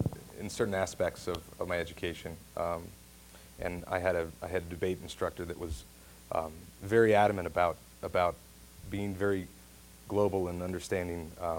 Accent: Tulsa, Oklahoma, United States; going back to what I said earlier about growing up in Tulsa, when you grow up in Oklahoma, you have to take a half a semester of Oklahoma history.

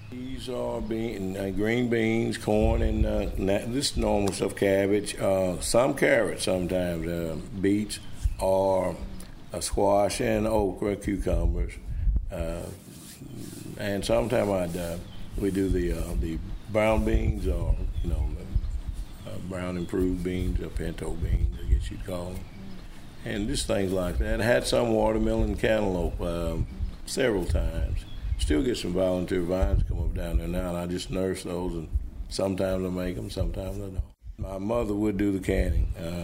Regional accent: Dardanelle, Arkansas, United States; And then they all just moved this direction to Dardanelle, and that's where we were born and raised right here.

